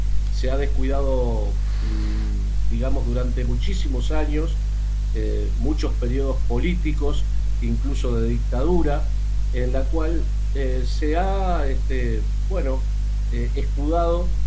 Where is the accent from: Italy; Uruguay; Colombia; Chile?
Uruguay; Recordemos que Uruguay es un país chico, que además tiene una población pequeña, o sea, somos, al lado de Argentina y Brasil, tenemos una población de 3,5 millones aproximadamente de habitantes